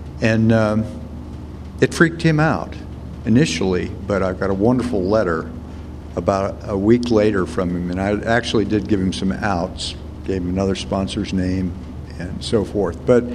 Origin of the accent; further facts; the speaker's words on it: Jacksonville, Florida, United States; from Jacksonville, Florida.